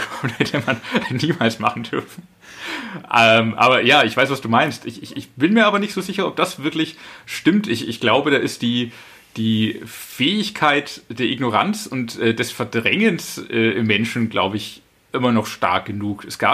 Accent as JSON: {"language": "German", "region": "Bavaria", "country": "Germany", "said": "Ich komme auch aus der Region, natürlich. Ich bin da vorgeprägt aus Franken."}